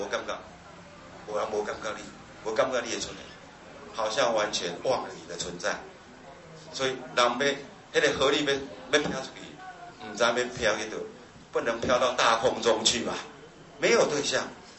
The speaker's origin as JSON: {"language": "Chinese", "region": "central Taiwan", "country": "Taiwan", "said": "我来自中部哈、哦，啊，中部呢偏南的比较多。"}